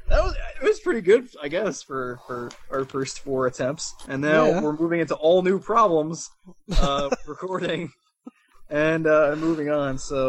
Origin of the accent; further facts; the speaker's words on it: New Jersey, United States; accent: Jersey; it's not because of my Jersey accent